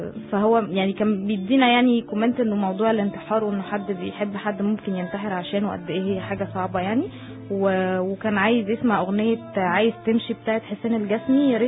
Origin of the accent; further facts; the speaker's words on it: Somalia; now in Jeddah, Saudi Arabia; وعلى فكرة انا صومالية مقيمة بجدة.